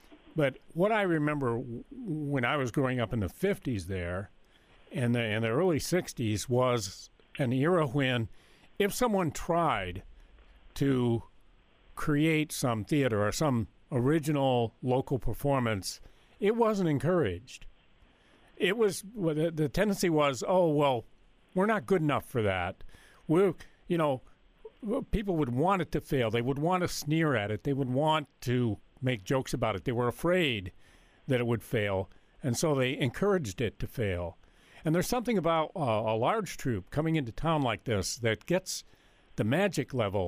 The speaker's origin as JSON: {"language": "English", "region": "Pennsylvania", "country": "United States", "tie": "born or raised there", "said": "Growing up in Chautauqua country, just south of the New York state line there in northern Pennsylvania"}